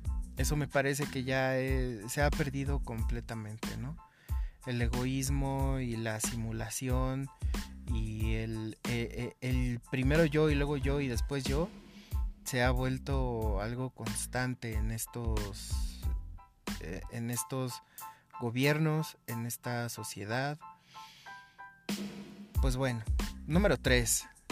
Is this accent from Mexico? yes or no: yes; Mexico; me parece como sociedad mexicana terrible